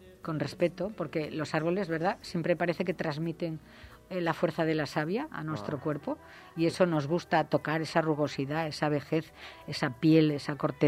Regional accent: Spain; como española yo digo que se merece ser el árbol europeo del año.

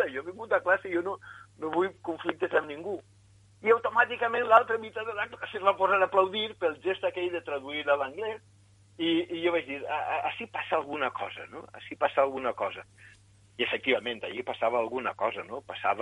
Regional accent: Alicante, Valencian Community, Spain; born there; vaig néixer a Alacant el 24 de gener de 1968 i faig de mestre en la Universitat d'Alacant.

